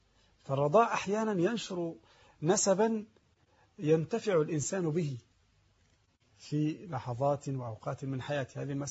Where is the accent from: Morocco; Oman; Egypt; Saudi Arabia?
Egypt; يعني مثلا الآن عندنا في مصر وأظن كذلك في بعض البلاد